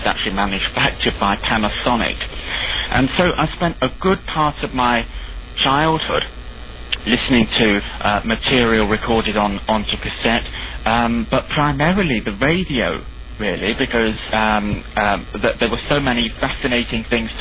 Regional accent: London, United Kingdom; born there; I was born in London. And I was born in September 1970, so that actually makes me 29 at the moment.

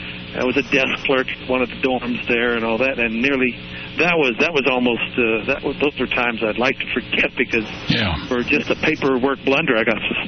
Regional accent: Washington, District of Columbia, United States; I grew up living in the Washington, D.C. area.

